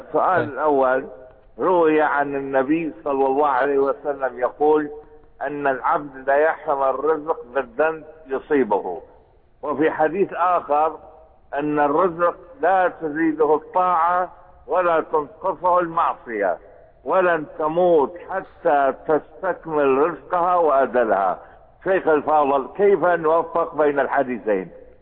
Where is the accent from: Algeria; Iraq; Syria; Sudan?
Iraq; عندنا في العراق الآن ما يسمى بالفصل العشائري